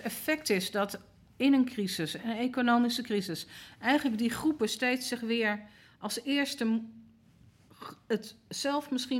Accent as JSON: {"language": "Dutch", "town": "Amsterdam", "region": "North Holland", "country": "Netherlands", "tie": "born or raised there", "said": "persoonlijk ben ik opgegroeid in Amsterdam-West in de tijd dat het daar niet best was. Hebben mijn ouders niet gestudeerd, ben ik in alles ongeveer de eerste geweest in mijn familie."}